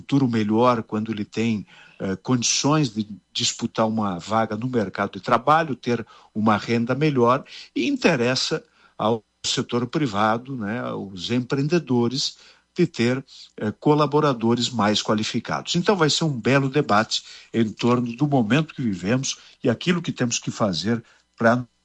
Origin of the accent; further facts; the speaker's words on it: Marau, Rio Grande do Sul, Brazil; repercutirá no futuro da minha terra, né? Então, tenho certeza que Marau terá uma campanha de alto nível.